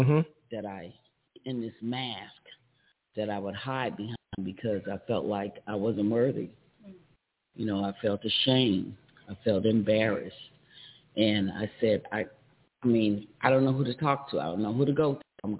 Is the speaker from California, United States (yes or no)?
yes; California, United States; also born or lived in Atlanta; now in Gastonia, United States; I've been here for 5 years, and I moved here from Atlanta, originally from California